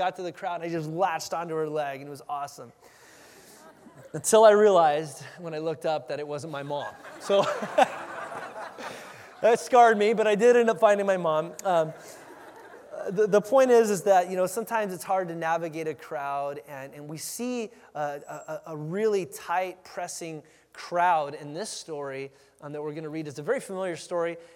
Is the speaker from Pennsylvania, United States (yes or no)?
no; California, United States; I grew up in Southern California, so we're at this mall, I think, down in Thousand Oaks.